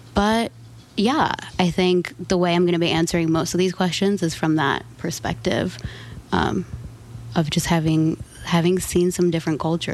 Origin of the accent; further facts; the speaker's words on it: Turkey; moved away; also born or lived in Italy; I didn't grow up in this country, so that's a perspective that I think could be, you know, a little different. I grew up in Turkey and then Italy.